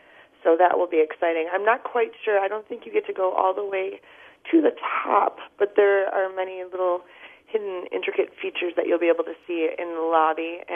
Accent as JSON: {"language": "English", "town": "Milwaukee", "region": "Wisconsin", "country": "United States", "tie": "born or raised there", "said": "Jones Island is one of probably my most favorite tours, born and raised in Milwaukee."}